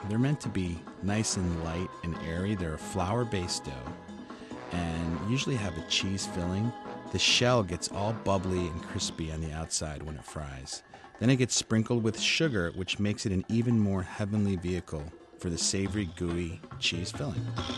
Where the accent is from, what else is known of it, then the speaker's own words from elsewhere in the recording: Chicago, Illinois, United States; Growing up in Chicago in a cold winter day, typically on a Sunday afternoon while my dad and two brothers and I were watching a Bears football game, empanadas would just appear in front of my lap